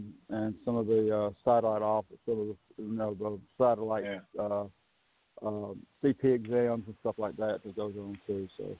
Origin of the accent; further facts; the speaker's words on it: Georgia, United States; also ex-elected official here in my hometown, and Congressman David Scott is a representative for my district